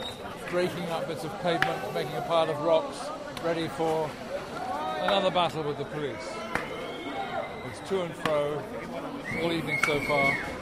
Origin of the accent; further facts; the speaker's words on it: United Kingdom; Just explaining that I'm a reporter from Britain.